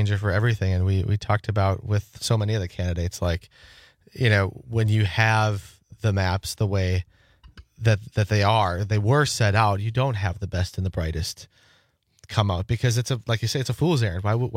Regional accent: Alloway, Wisconsin, United States; So I was born and raised in Alloway

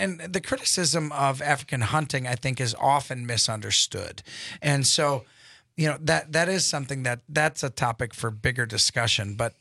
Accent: France; accent: French; Hey, don't get on me for pronouncing it with my French accent, okay?

